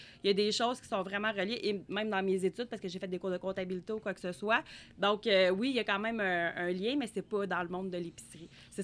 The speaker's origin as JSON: {"language": "French", "town": "Sorel-Tracy", "region": "Quebec", "country": "Canada", "tie": "born or raised there", "said": "Donc, moi, je suis native de Sorel-Tracy. Ma famille vient d'ici. Je viens d'une très grosse famille. Mon grand-père a eu une épicerie sur la rue Charlotte, ici au centre-ville de Sorel."}